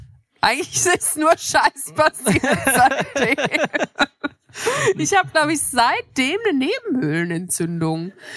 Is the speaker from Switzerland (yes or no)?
yes; Switzerland; Ja, ich komme aus der Schweiz